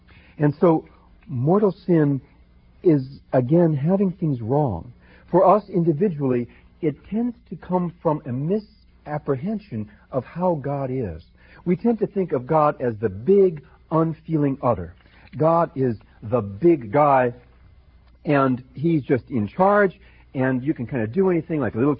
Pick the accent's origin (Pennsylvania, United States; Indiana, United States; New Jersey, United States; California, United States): New Jersey, United States; I was raised in New Jersey, and this song was very popular up there.